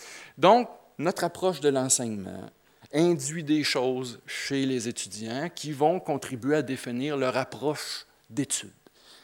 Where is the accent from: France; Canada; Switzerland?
Canada; Quebec; mais chez nous au Québec, c'est ce qu'on appelle un « buzzword »